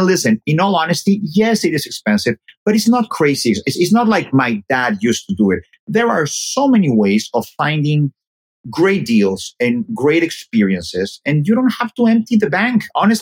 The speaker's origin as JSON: {"language": "English", "region": "Mexico City", "country": "Mexico", "said": "I remember there was a thing we did about going to Mexico, and I'm from Mexico City, right?"}